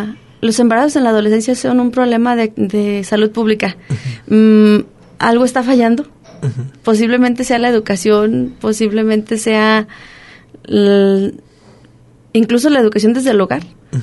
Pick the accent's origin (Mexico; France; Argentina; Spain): Mexico; Tlaltenango, Zacatecas; Soy del municipio de Tlaltenango, Sánchez Román.